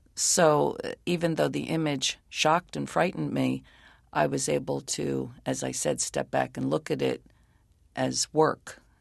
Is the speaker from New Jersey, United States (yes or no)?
yes; New Jersey, United States; accent: South Jersey; with my accent, especially my thick South Jersey accent back then, it was, I had such a draw in my talking